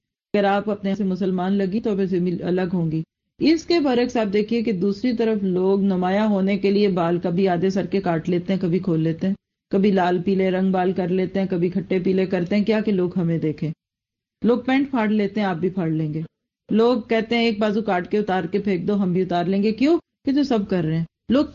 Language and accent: Urdu; Pakistan; میں خود بھی پاکستانی ہوں